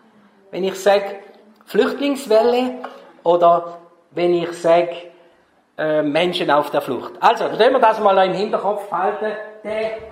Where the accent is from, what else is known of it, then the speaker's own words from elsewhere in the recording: Thurgau, Switzerland; im Dezember zurückgekommen von Kolumbien. Und dann kommen wir hier in die Schweiz. Wir sind ursprünglich aus dem Thurgau.